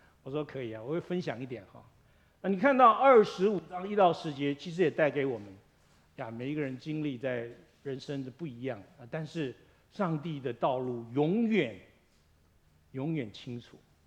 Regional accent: Taiwan; now in Lafayette, United States; 就好像那个我是台湾来，所以我们有一个叫刨冰哈，啊，搓冰啊，台语叫搓冰

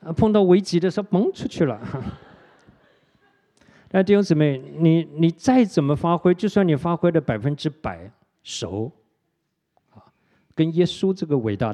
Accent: Taiwan; moved away as an adult; 因为我在台湾长大二十多年出来

